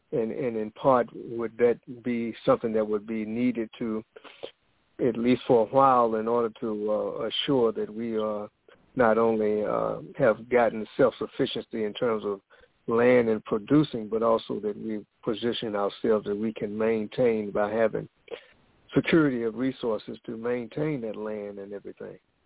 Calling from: Virginia, United States; I'm an Uplifting Us member, and I'm calling from Virginia.

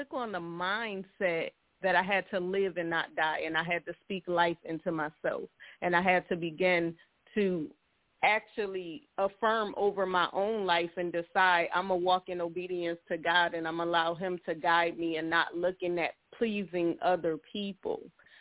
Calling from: Petersburg, Virginia, United States; I'm calling from Petersburg, Virginia.

